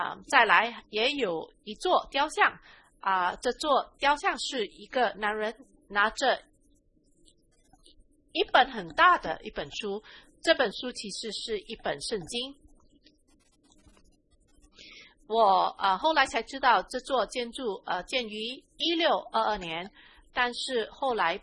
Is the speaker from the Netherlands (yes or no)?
yes; Netherlands; Chinese is a second language; 你们知道我来自荷兰，让我跟你们在这里分享我小时候的一个个人经历。